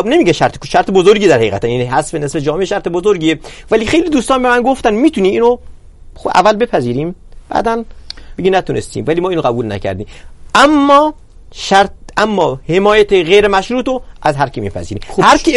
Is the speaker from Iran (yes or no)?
yes; Iran; ما همه ایرانی هستیم و برای همه احترام قائلیم